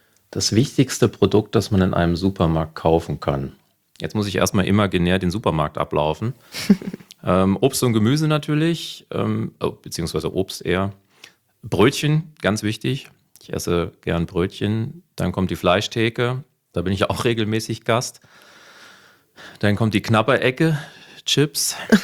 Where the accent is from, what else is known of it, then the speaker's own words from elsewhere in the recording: Hesse, Germany; accent: North Hessian; hört man meinen nordhessischen Dialekt, Akzent